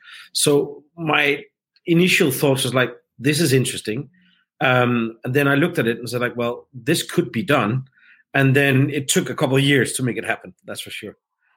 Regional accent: Denmark; I grew up in Denmark.

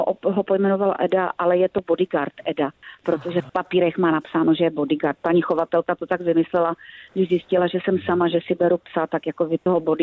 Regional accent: Ostrava, Moravian-Silesian Region, Czechia; Já jsem z Ostravy, tak já jsem zvyklá, že lidi drmolí.

